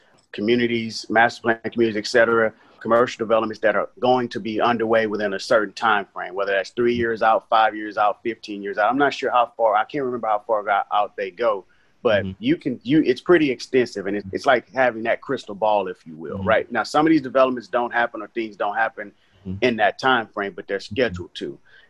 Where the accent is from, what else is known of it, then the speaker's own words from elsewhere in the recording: Houston, Texas, United States; obviously Fifth Ward, where it's positioned, I grew up there. I-10 runs through Fifth Ward. Mm-hmm. I grew up on Lockwood. My grandfather's house where I grew up with my mom and my dad was on Lockwood.